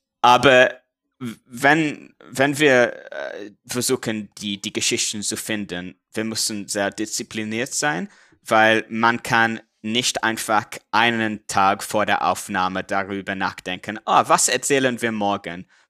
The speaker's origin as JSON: {"language": "German", "region": "England", "country": "United Kingdom", "second_language": "German", "lives_now": "Central Europe", "said": "Was ich als Engländer wirklich mag, wenn man in Mitteleuropa lebt, ist, dass es so einfach ist, mit dem Bus oder mit der Bahn zu anderen Ländern zu fahren"}